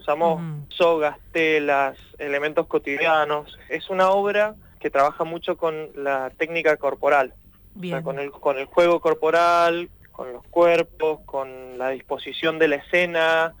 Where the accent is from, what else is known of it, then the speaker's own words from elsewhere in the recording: Mendoza, Argentina; Somos de Mendoza, además nos conocimos estudiando en la Universidad de Teatro en Mendoza, en la Facultad de Teatro, digamos, en la Universidad de Cuyo